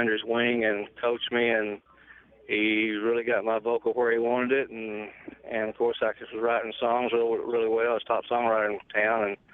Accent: United States; Well, I'm originally from the Arkansas-Oklahoma borderline. It's Boston Mountains. And I'm the last cowboy of the last generation that rode this Boston Mountain

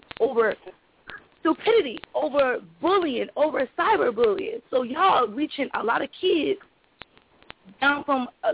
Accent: Miami, Florida, United States; growing up in Miami, it's hard.

